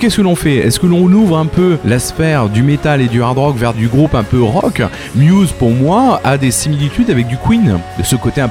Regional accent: Pays de la Loire, France; J'ai passé toute mon enfance en Loire-Atlantique, donc je sais que la Bretagne.

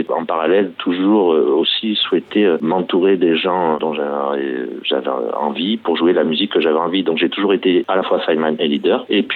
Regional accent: La Teste-de-Buch, Nouvelle-Aquitaine, France; mes parents m'ont inscrit à l'école de musique dans la ville où j'ai grandi, à la Teste de Buch, donc sur le bassin Arcachon. Quand j'avais 6 ans.

